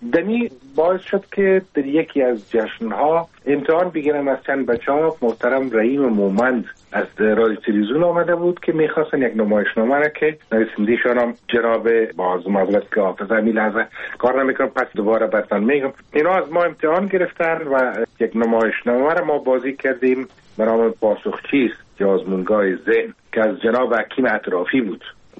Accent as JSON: {"language": "Persian", "region": "Kabul", "country": "Afghanistan", "tie": "born or raised there", "said": "ما در کنار کابل نمداری زندگی میکردیم و پیدا شده بودم"}